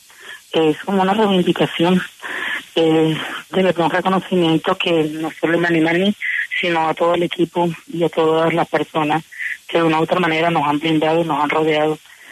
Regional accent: Colombia; Como afrocolombianos, como indígenas, como colombianos en sí

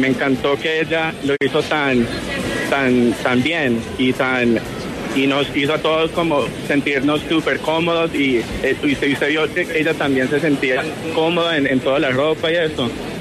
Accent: Miami, Florida, United States; now in New York, United States; yo nací aquí en Nueva York, toda mi familia, mis padres son de Pereira y me crié en Miami y después ya me mudé aquí a Nueva York hace como 7 años.

